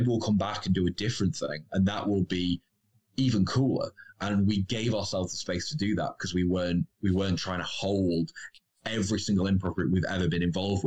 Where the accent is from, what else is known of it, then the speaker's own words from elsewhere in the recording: Stockport, North West England, United Kingdom; And then I went back to where I grew up in Stockport, and I realized how entirely different it felt going back.